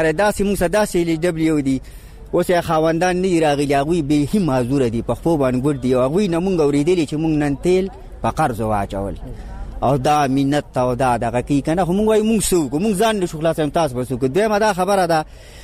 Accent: Pakistan; نو اخر مونږ هم د پاکستان خلک

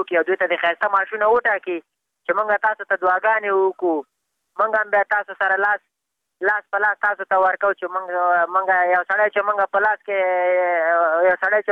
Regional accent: Afghanistan; بس خو موږ هم د افغانستان بچیان یو د افغانستان معلولین یو

